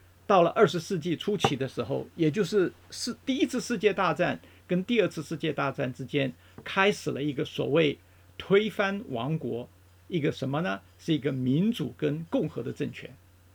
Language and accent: Chinese; China; 我们中国人在王的治理下长达4000年到5000年的时间里面